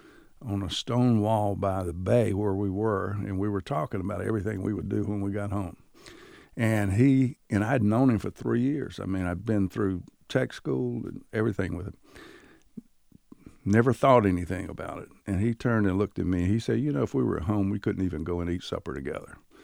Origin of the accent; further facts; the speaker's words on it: Durham, North Carolina, United States; Well, I grew up in Few Gardens